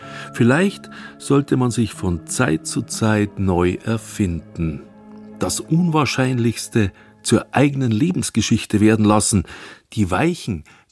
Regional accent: Altötting, Bavaria, Germany; now in Munich, Germany; Wo ich aufgewachsen bin, gab es nämlich keine Tram.

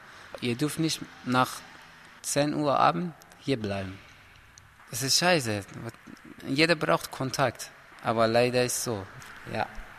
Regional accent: Afghanistan; Afghanistan ist meine Heimat. Ich bin dort geboren. Wenn Afghanistan ruhig wird, dann gehe ich wieder nac

